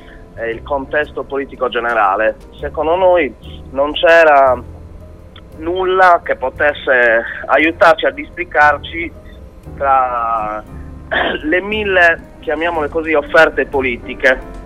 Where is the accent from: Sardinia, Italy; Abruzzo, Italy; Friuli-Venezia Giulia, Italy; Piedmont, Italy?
Sardinia, Italy; Ma noi siamo dei ragazzi quarantenni, tutti intorno ai 40 anni, tutti sardi